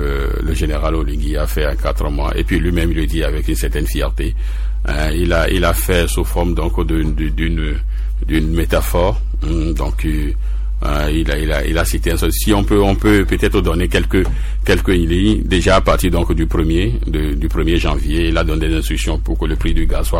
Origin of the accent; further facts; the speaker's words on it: Togo; oui, en tant que Togolais, on ne peut qu'envier cela.